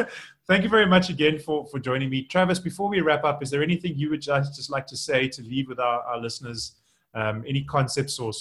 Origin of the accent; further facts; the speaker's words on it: South Africa; It's exciting for me as a South African to see other South African developers